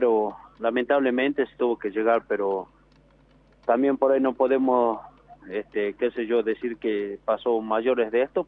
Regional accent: El Aguilar, Jujuy, Argentina; yo justamente hoy día estoy cumpliendo los 22 años de trabajo en El Aguilar. Y yo nací y estudié en El Aguilar, así que bueno, soy orgulloso de ser minero.

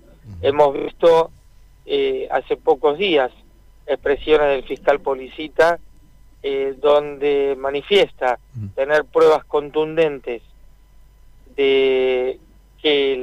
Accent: Argentina

